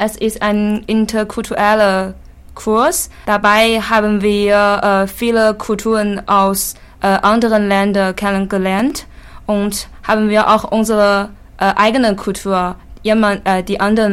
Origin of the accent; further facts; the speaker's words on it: China; German is a second language; now in Osnabrück, Germany; ich komme aus China. Ich habe schon ungefähr 3 Jahre Germanistik studiert.